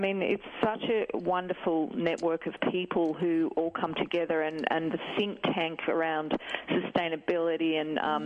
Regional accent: Sydney, New South Wales, Australia; born there; I was born in Sydney.

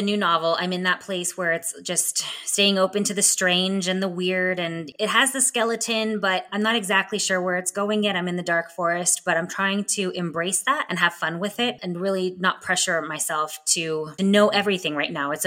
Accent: California, United States; where I grew up in the Imperial Valley on the Mexicali border

